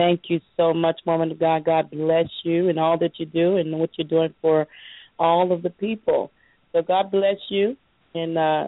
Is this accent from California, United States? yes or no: no; San Antonio, Texas, United States; San Antonio, Texas.